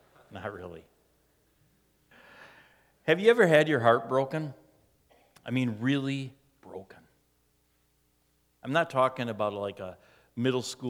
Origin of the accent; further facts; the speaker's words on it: Shawnee, Wisconsin, United States; It was an afternoon after school when I walked to the Bread of Life Christian bookstore where I grew up in Shawnee, Wisconsin.